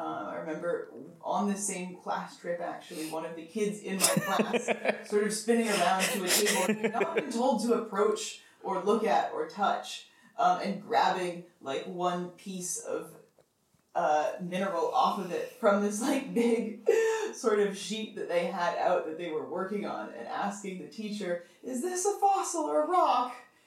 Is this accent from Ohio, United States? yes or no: no; Bozeman, Montana, United States; I mean, I'm from Montana, which is sort of dinosaur country. It's the town I grew up in, Bozeman, has one of the most significant sort of paleontology centers in the United States.